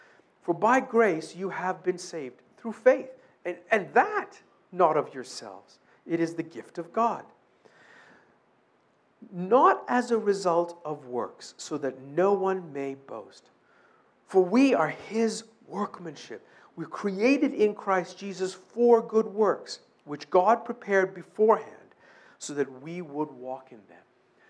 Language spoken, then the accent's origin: English; Canada; I am a Canadian. I am a Canadian. I don't have to try and feel like a Canadian. I don't have to try and pretend to be a Canadian.